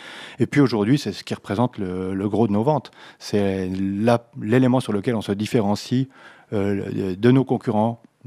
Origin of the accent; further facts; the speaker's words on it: Jura, Switzerland; On est jurassien, on est attaché à notre partie de pays là.